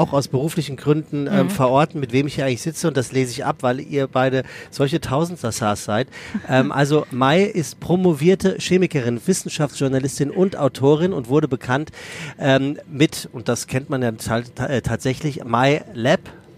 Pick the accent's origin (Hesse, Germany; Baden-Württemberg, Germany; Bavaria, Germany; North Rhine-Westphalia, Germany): Hesse, Germany; Frankfurt; born there; Ich bin ja gebürtige Frankfurter, gell?